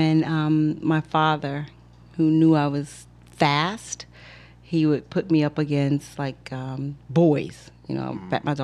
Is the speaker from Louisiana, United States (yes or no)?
yes; New Orleans, Louisiana, United States; I was born and raised in New Orleans.